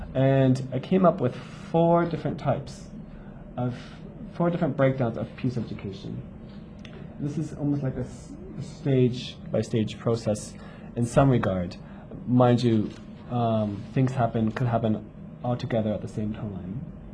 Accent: Canada; this is something that's I ask as being a Canadian with Maltese and British roots, who am I?

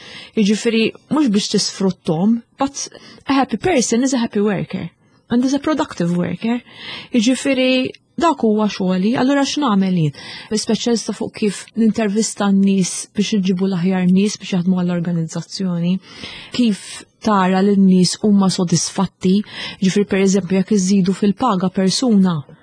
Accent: Fgura, South Eastern Region, Malta; jena trabbejt il-fgura wara ħalġdid fil-fatt

